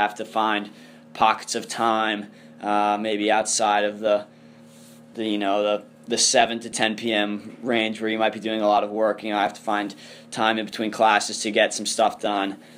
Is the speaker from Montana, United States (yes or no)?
no; Baltimore, Maryland, United States; and I'm from Baltimore, so there's a pretty competitive interscholastic league there.